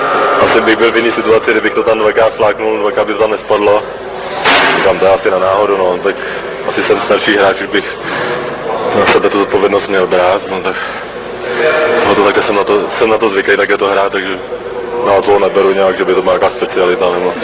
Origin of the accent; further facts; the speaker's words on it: Plzeň, Plzeň Region, Czechia; Co jsem Plzeňák, no.